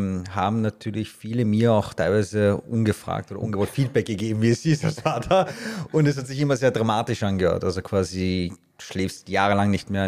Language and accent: German; Austria; Ich bin Österreicher, aber auch mit iranischen Wurzeln.